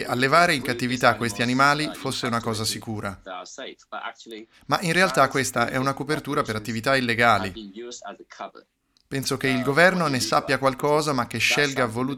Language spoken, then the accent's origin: Italian; China; Io sono cresciuto in Cina